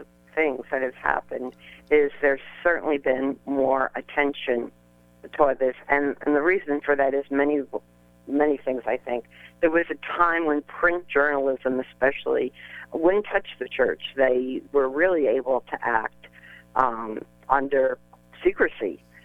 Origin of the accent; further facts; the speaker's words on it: Jersey City, New Jersey, United States; the politicians, and I grew up in Jersey City, were all Catholic.